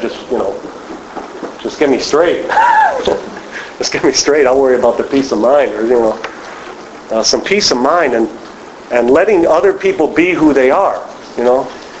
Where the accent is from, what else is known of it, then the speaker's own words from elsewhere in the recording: Skokie, Illinois, United States; I grew up in Skokie, Illinois, which is a suburb of Chicago.